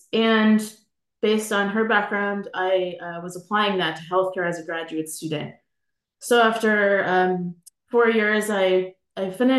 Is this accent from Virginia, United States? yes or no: no; Boston, Massachusetts, United States; Well, I grew up in the Boston area.